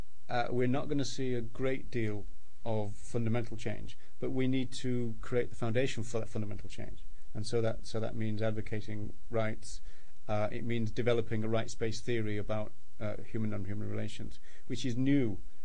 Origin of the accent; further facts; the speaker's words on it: Yorkshire and the Humber, United Kingdom; I'm English myself, but I'm not kind of proud of it. I'm from Yorkshire.